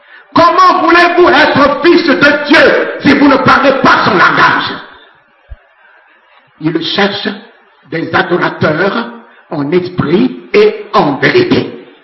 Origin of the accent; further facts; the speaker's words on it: Central African Republic; first language Sango; French is a second language; je suis centrafricain. Si je veux parler pour que vous n'écoutiez pas, j'ai dit à mon frère qui est centrafricain, dans notre langue, le sango, vous n'allez pas comprendre.